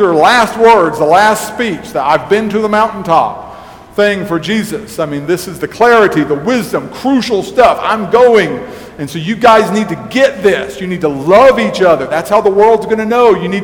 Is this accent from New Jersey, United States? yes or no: no; Texas, United States; But for those of us who were brought up in Texas, maybe from childhood